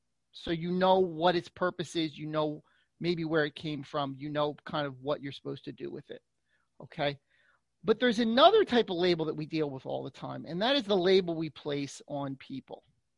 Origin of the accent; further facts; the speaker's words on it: Philadelphia, Pennsylvania, United States; But you could have a label that I'm from the Philadelphia area or from Pennsylvania. That's a label. I'm a U.S. citizen. That's a label. I'm Armenian. That's a label.